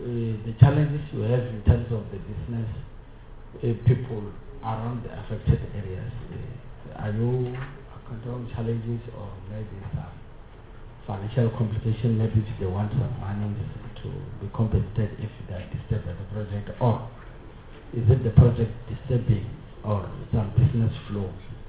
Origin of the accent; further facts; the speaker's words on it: Limpopo, South Africa; I'm from Limpopo also.